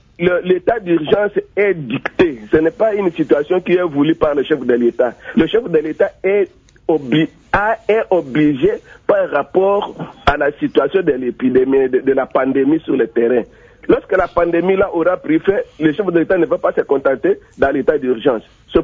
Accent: Sankuru, DR Congo; chez moi au Sankuru

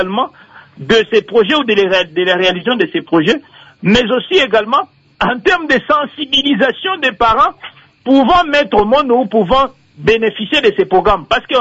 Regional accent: Ngwadi, Kasaï-Oriental, DR Congo; Entre chez moi, au Kassai Oriental à Tshilenge, précisément à Ngwadi, dans mon village natal, et Kinshasa

